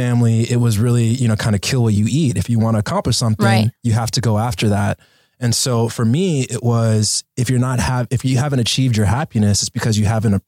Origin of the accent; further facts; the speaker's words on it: Los Angeles, California, United States; You know, for me, growing up in Los Angeles, I've lived in all different kinds of neighborhoods. Originally was born or lived in like the Gardena area, moved to Hollywood, and then, you know, kind of moved to the West Side later in life in like Santa Monica and the Palisades area.